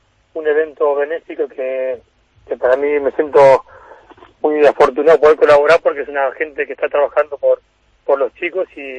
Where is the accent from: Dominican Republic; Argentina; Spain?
Argentina; como todo argentino, fanático del fútbol, iba a entrenar con el equipo de mi ciudad